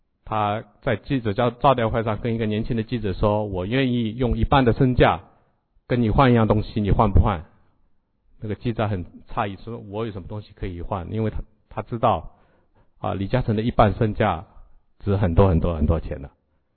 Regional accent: China; 哦，我们从中国来，我们记得哈

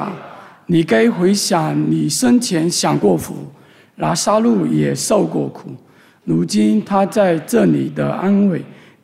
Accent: China; 我们知道我们都是来自于中国，我们在中国的文化里面，我们很忌讳谈论死亡

